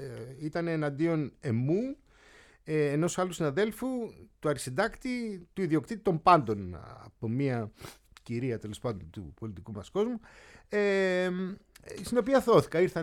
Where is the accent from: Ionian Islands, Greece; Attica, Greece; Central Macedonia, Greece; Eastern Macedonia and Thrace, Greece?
Attica, Greece; Aegina; Από τη μάνα μου, από τον πατέρα μου, είμαι Αιγινίτης.